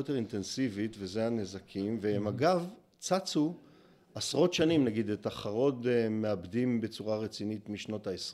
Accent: Northern District, Israel; אנחנו מעמק הירדן במקור, ויש גם חקלאים ברביבים.

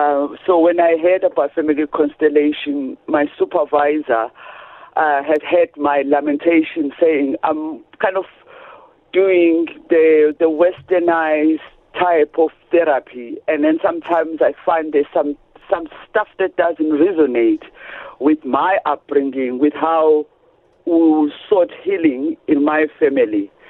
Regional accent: KwaMashu, KwaZulu-Natal, South Africa; I grew up in KwaMashu and brought up in the Zulu culture

